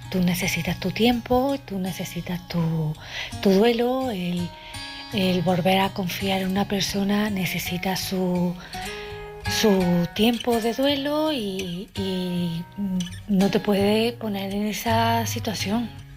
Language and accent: Spanish; Córdoba, Andalusia, Spain; de Córdoba